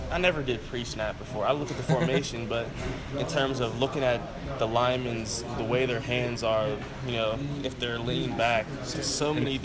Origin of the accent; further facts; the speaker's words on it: Pittsburgh, Pennsylvania, United States; I'm from Pittsburgh.